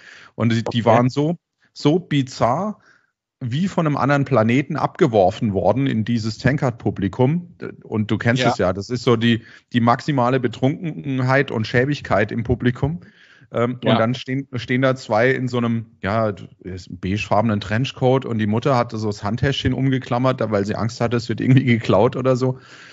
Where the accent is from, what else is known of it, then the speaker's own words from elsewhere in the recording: Karlsruhe, Baden-Württemberg, Germany; weil ich bin ja auch Karlsruher, man hört es vielleicht vom Dialekt ein bisschen.